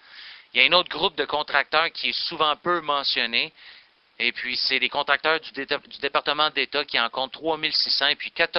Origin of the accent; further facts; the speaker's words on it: Quebec, Canada; si on se respecte en tant que Québécois et Canadiens